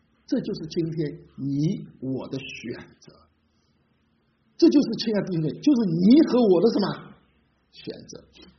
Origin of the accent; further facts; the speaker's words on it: Ningbo, Zhejiang, China; 用我们宁波人的话来说啊